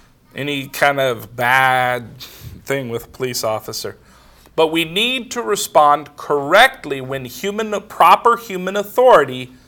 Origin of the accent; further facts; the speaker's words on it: Los Angeles, California, United States; I grew up in Los Angeles with a bunch of crazy cops in LA.